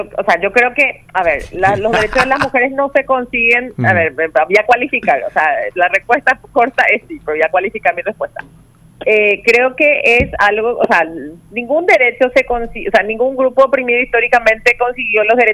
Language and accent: Spanish; Paraguay; como mujeres, o como paraguayas